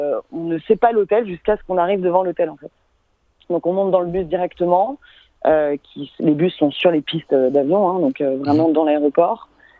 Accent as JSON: {"language": "French", "town": "Paris", "region": "Île-de-France", "country": "France", "moved": "as an adult", "lives_now": "Sydney, Australia", "said": "moi, je viens de Paris à la base, mais ça fait 4 ans maintenant que je vis à Sydney. Je me suis installée là-bas en 2016. J'ai rejoint mon partenaire qui, lui, est australien."}